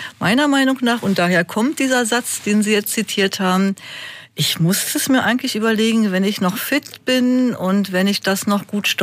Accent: Berlin, Germany; ich bin Berlinerin und ich möchte gerne dann auch in Berlin leben

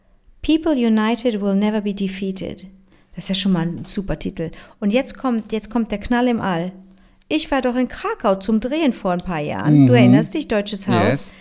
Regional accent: Montreal, Quebec, Canada; Meine Heimatstadt.

